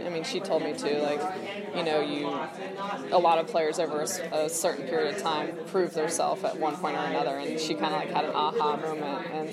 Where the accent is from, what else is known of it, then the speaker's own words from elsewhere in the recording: Georgia, United States; since I grew up in Georgia, I played club soccer in Florida.